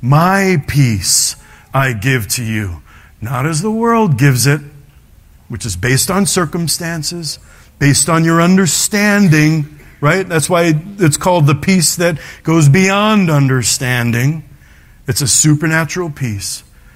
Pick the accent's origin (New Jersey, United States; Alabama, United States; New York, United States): New York, United States; I'm from New York. We got bigger bridges in New York.